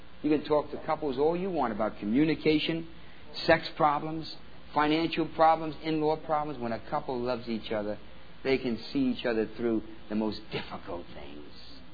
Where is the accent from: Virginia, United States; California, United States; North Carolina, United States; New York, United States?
New York, United States; accent: New York; Excuse me. That's my New York accent.